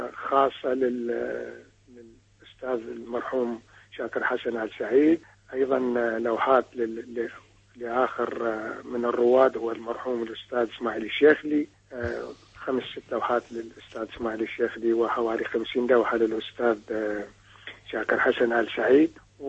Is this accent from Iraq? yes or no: yes; Iraq; الحقيقة لازم نحن كعراقيين نغلب هويتنا العراقية على الضغائن والأحقاد والأشياء اللي تفرقنا